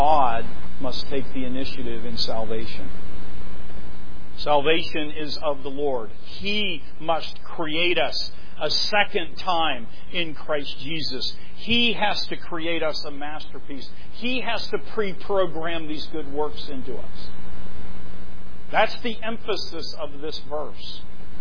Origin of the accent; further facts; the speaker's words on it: Pittsburgh, Pennsylvania, United States; But I come from Pittsburgh, and I got to tell you, there's a lot of people up there that are confused about this.